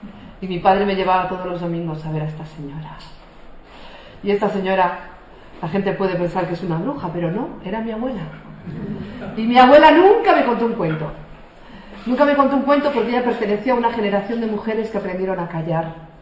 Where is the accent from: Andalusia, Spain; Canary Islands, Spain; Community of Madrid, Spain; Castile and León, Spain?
Castile and León, Spain; León; born there; yo nací en León hace no mucho tiempo.